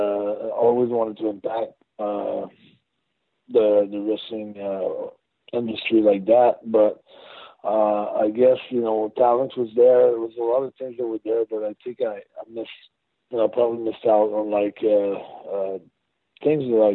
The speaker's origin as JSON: {"language": "English", "town": "Montreal", "region": "Quebec", "country": "Canada", "tie": "born or raised there", "said": "In 2003, I had like a great dark match on the Raw in Montreal, my hometown, and I tore the roof up."}